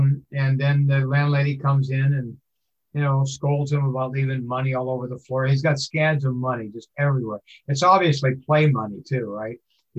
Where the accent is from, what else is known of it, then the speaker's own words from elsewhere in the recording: Calistoga, California, United States; I grew up in Calistoga, which is 18 miles away, and so I went over there a lot of times, and I know the city very well.